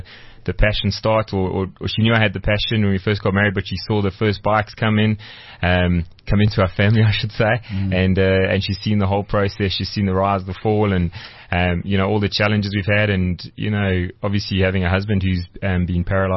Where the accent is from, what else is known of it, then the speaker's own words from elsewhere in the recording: Kempton Park, Gauteng, South Africa; We moved over to the Veld, and where I grew up in Kempton Park, there were some old tennis courts